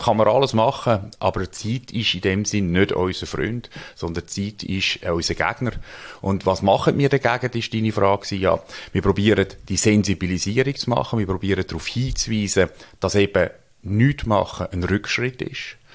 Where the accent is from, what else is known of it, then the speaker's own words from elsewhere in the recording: Switzerland; Das heisst, bei uns in der Schweiz, wir kommen das gar nicht mit über